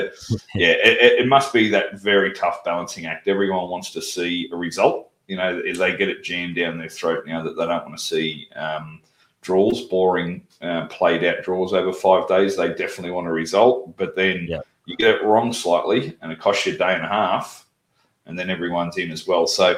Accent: Queensland, Australia; Now, I know we're from Queensland, but it was bloody freezing.

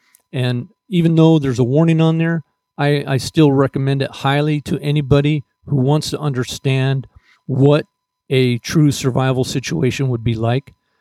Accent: Portland, Oregon, United States; And Portland, my hometown, my boyhood home, is like 73 days of violence now.

